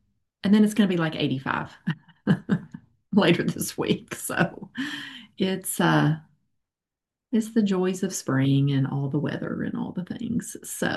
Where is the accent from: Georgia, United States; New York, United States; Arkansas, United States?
Arkansas, United States; Little Rock; I am from Arkansas, from Wisconsin, Mary Jo. A lot of people assume I'm in Nashville because I work for No BS, but I am actually in Little Rock, Arkansas.